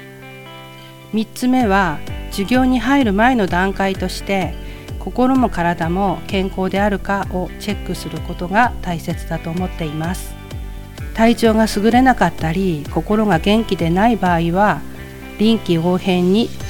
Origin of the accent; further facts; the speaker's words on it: Misato, Akita, Japan; 美郷町の出身です。